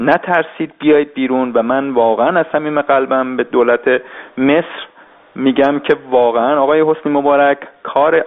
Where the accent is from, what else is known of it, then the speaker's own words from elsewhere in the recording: Iran; moved away; من به عنوان یک ایرانی مبارز خارج از کشور